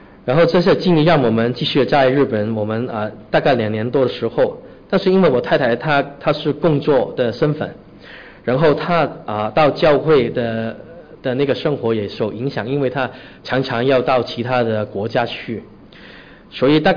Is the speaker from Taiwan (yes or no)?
no; Hong Kong; 我说我们是，但是我们从香港来的。